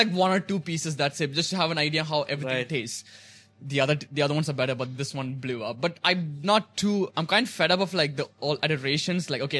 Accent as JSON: {"language": "English", "region": "Dubai", "country": "United Arab Emirates", "said": "Listen, man, I come from Dubai. I don't think I need this."}